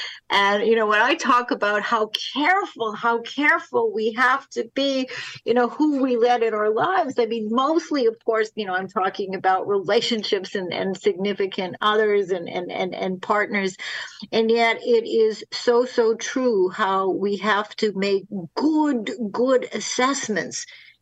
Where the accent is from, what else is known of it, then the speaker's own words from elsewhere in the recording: Winnipeg, Manitoba, Canada; When I was a kid growing up in Winnipeg, Canada, whoever knew about teenage dating abuse?